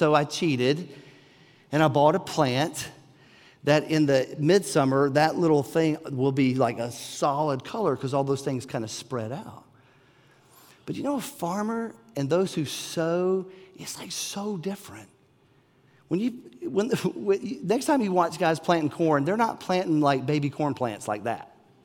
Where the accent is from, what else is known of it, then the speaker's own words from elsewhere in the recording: North Carolina, United States; And as a kid growing up in East Carolina, it was tobacco.